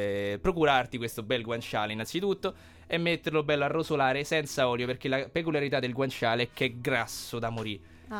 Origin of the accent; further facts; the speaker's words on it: Rome, Lazio, Italy; la carbonara è una cosa a cui noi da romani siamo molto legati